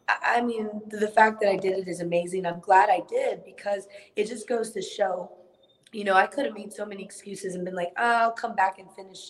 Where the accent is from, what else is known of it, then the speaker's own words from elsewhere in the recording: Germany; And growing up in Germany, you know, I remember walking to the parks